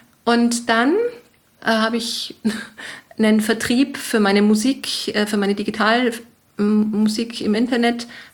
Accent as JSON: {"language": "German", "region": "Bavaria", "country": "Germany", "tie": "born or raised there", "said": "Ich bin in Oberbayern aufgewachsen mit 5 Geschwistern und als Älteste von 6 Kindern."}